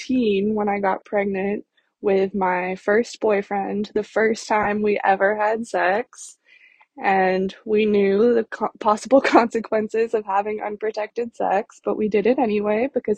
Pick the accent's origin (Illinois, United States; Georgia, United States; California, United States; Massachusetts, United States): California, United States; And I still think the universe that I grew up in California and not somewhere where you have to leave the state to get an abortion.